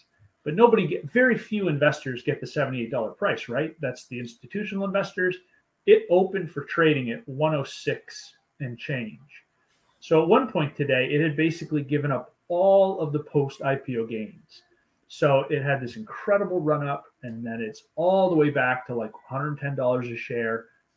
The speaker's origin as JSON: {"language": "English", "country": "Canada", "said": "I'm Canadian."}